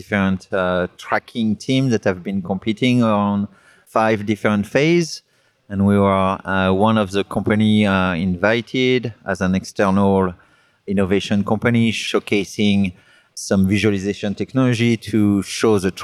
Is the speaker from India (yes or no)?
no; France; accent: French; now in United States; No, I still have my strong accent from France. I've been 27 years in the U.S., but came originally from France.